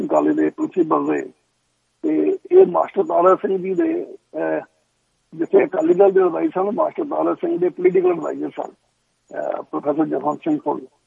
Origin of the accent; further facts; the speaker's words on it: Punjab, India; born there; ਕਿਉਂਕਿ ਮੈਂ ਉਦੋਂ ਬਹੁਤ ਛੋਟਾ ਸੀ ਜਿਸ ਵੇਲੇ ਇਹ ਮੇਰਾ ਜਨਮ ਪੰਜਾਬ ਹੈ